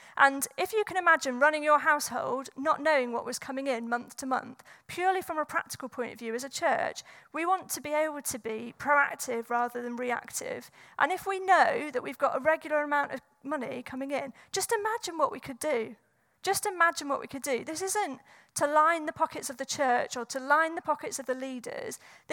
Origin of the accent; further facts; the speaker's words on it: Scotland, United Kingdom; I'm Scottish, but can be very careful. I think I can say that because I'm Scottish.